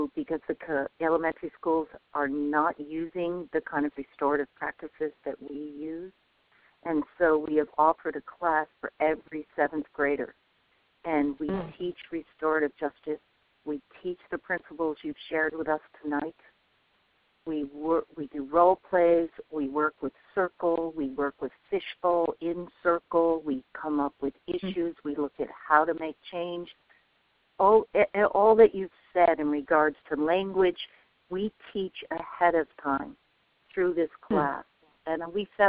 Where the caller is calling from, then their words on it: Vermont, United States; So I'm calling from Vermont, and I want to say thank you to all of you